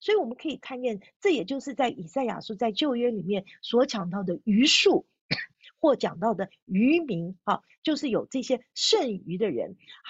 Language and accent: Chinese; Taiwan; 我是从台湾来的